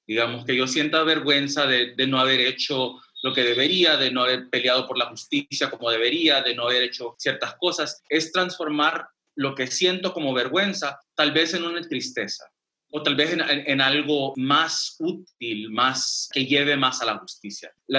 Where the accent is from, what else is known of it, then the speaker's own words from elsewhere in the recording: Long Beach, California, United States; born there; Soy nacido en Long Beach, en California, pero mis papás son salvadoreños.